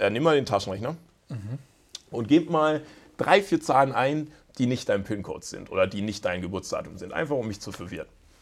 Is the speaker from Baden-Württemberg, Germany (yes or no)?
yes; Karlsruhe, Baden-Württemberg, Germany; also born or lived in West Africa; now in Bremen, Germany; ich komme ja ursprünglich aus Karlsruhe, bin jetzt in Bremen.